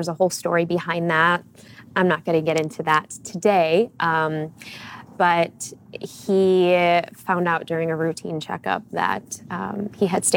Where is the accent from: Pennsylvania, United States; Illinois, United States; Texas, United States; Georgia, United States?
Illinois, United States; Chicago; born and raised in Chicago, right in the city.